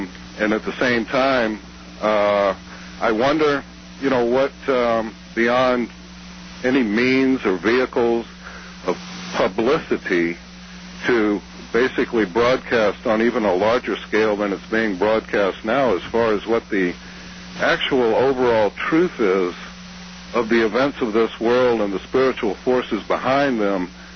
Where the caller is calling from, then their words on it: Florence, Oregon, United States; Yeah, I'm calling from Florence, Dr. Stan.